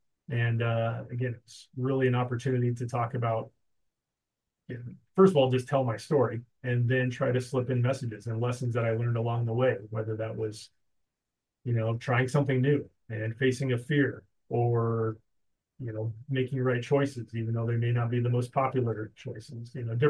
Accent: Nebraska, United States; some people from Nebraska in my hometown and their neighboring counties, kind of learned of my story.

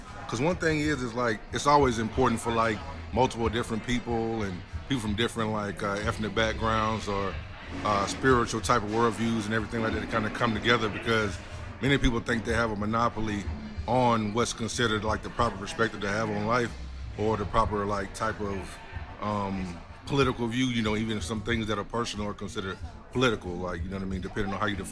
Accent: Alabama, United States; now in Indiana, United States; I'm originally from Alabama. I came to Indiana University to get my PhD

